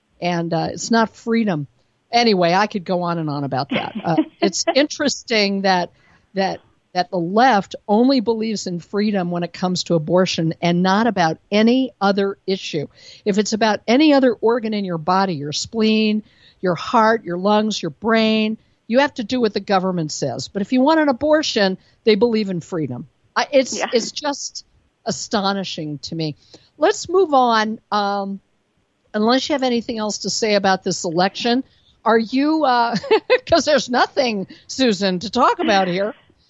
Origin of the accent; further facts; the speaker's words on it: Colorado, United States; also born or lived in New York; now in Northern Colorado, United States; I lived in New York for 13 years. And by the way, I'm based in Northern Colorado now, my home state.